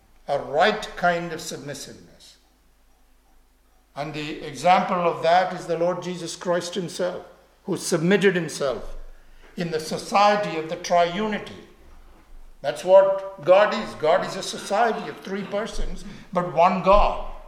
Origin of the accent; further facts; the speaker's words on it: India; As I said, growing up in India, you notice people out of sheer poverty leave their children.